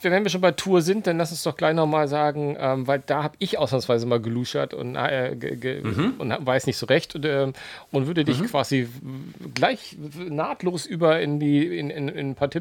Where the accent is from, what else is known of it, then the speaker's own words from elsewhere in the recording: Romania; Wie man das bei uns in Rumänien so sagt.